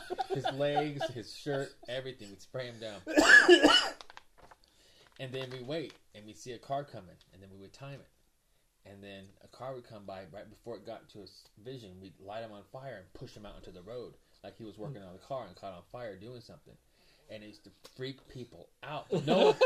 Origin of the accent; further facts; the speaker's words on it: Las Vegas, Nevada, United States; because I'm from Las Vegas, we'd all go out to the strip